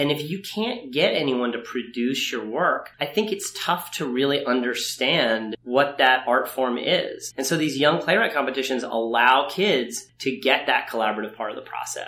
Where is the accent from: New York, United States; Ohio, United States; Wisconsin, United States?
New York, United States; Ithaca; I grew up in Ithaca, New York. There's a great theater there called the Hangar Theater.